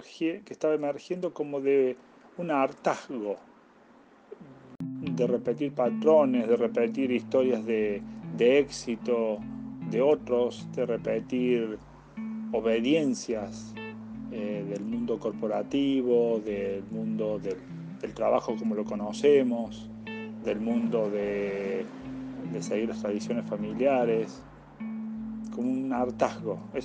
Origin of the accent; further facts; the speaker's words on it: Córdoba, Argentina; also born or lived in Andorra; now in Alicante, Spain; tengo 48 años, soy argentino, nací en Córdoba, 3 años viviendo en Andorra y ahora buscando nuevos aires por España, por Alicante.